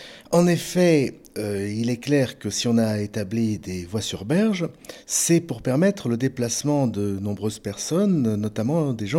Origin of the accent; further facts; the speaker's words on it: Paris, Île-de-France, France; notamment à Paris, puisque je suis parisien